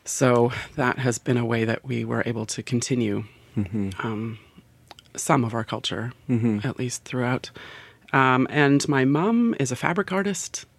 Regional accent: British Columbia, Canada; Out west, growing up on Vancouver Island, people often said, "Are you native? Are you Indigenous?"

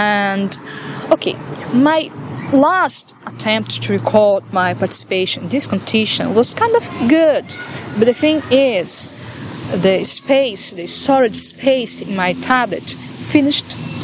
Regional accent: Brazil; English is a second language; now in Ireland; I come from Brazil to study in Ireland for 1 year to improve my English.

